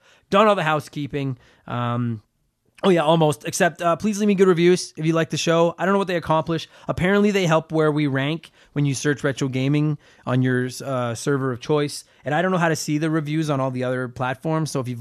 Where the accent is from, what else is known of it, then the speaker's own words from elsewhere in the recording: Canada; Because, yeah, damn right, I'm from Canada.